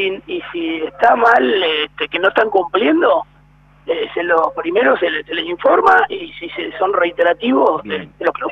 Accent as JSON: {"language": "Spanish", "country": "Argentina", "said": "somos así los argentinos"}